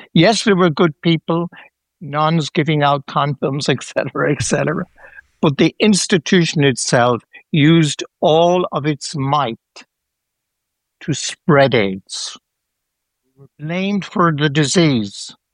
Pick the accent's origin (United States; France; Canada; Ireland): Ireland; I'm an Irishman and I'm proud in my own way.